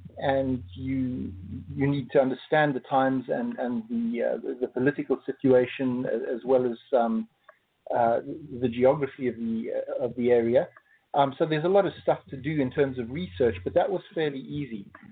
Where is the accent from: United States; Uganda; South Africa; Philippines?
South Africa; now in Surrey, United Kingdom; I hail from South Africa originally. That's where I was born and raised. But I currently live in the UK. And I live in Surrey with my family, my wife and two children.